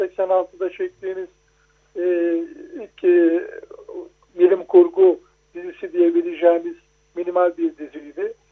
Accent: Kırıkkale, Turkey; born there; moved away as an adult; Ben Kırıkkale'de doğdum, 1953.

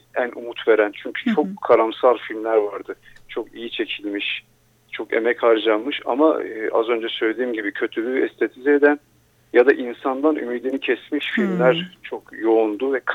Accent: Eskişehir, Turkey; Yani evet ben Eskişehir'de büyüdüm. Köy gibi bir yerde içeride kaldı. Eskişehir'in içinde.

